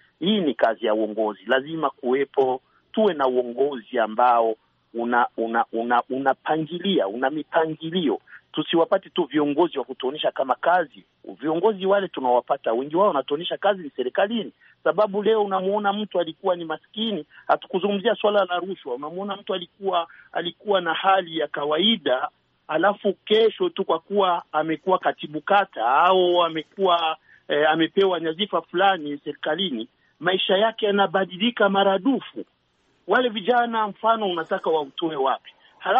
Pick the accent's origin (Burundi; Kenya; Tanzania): Burundi; Mimi nimekuwa katika miaka ya 70-80 kule kwetu Burundi.